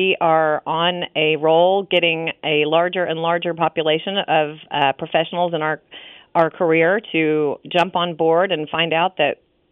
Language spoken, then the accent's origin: English; Dallas, Texas, United States; moved away as an adult; also born or lived in Oklahoma; Yeah, I'm originally from Dallas, and I had moved to a small college community in western Oklahoma, about 5 hours away from any family